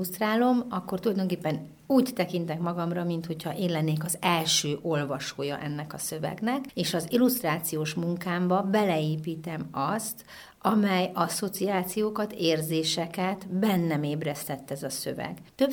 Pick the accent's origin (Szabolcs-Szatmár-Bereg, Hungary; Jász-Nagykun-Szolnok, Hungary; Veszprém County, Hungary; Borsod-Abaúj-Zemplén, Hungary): Jász-Nagykun-Szolnok, Hungary; Öcsöd; kiskoromban egy pici faluban nőttem föl Öcsödön.